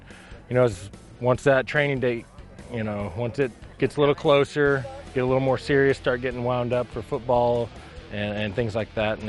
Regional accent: Missouri, United States; I was from Missouri, so I have a permanent house back there.

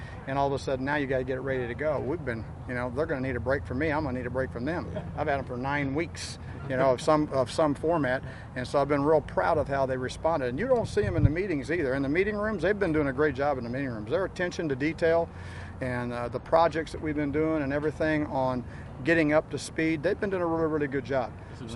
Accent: Missouri, United States; This is, and again, in the state of Missouri, back in my home state, here in St. Louis.

